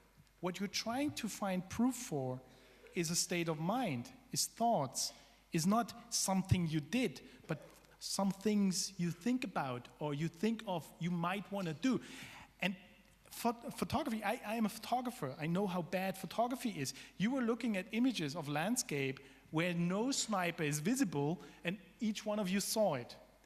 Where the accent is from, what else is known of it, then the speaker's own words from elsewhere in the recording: West Germany, Germany; I'm from West Germany, but now I have a very huge file in this archive